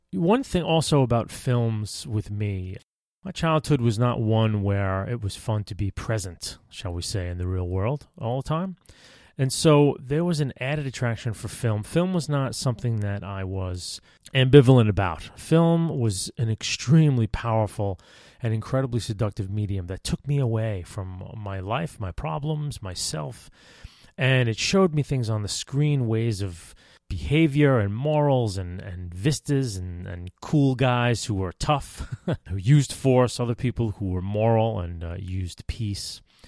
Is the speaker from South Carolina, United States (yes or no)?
no; New York, United States; now in New York City, United States; Me, I'm 46 years old. I live in New York City, and I grew up on Long Island, in a suburb of Long Island, about midway on the island.